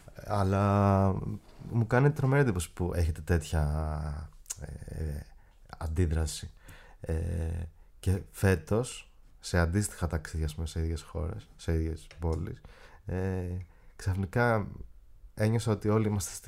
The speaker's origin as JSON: {"language": "Greek", "town": "Athens", "region": "Attica", "country": "Greece", "said": "γιατί είμαι Αθηναίος, μένω στην Αθήνα, μένω στο κέντρο"}